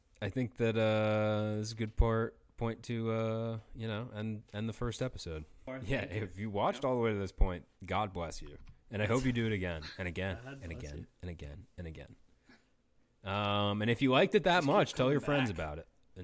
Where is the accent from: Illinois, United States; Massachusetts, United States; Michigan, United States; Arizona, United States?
Massachusetts, United States; Boston; Obviously me more than others because I'm from Boston